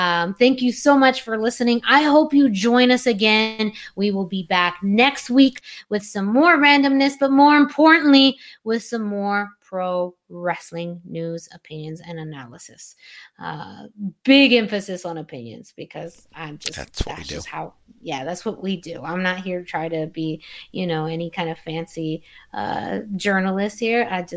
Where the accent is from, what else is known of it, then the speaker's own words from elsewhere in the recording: Yuma, Arizona, United States; I grew up on the West Coast in a small little town called Yuma, Arizona.